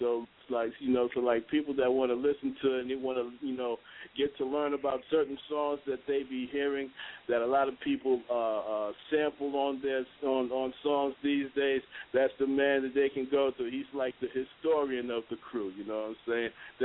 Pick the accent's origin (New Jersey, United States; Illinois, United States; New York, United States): New York, United States; Brooklyn; now in Walterboro, United States; I'm representing from Walterboro, South Carolina. Even though this is a 646 area code, that's only because I brought this phone with me from New York, where I'm originally from, Brooklyn in the house.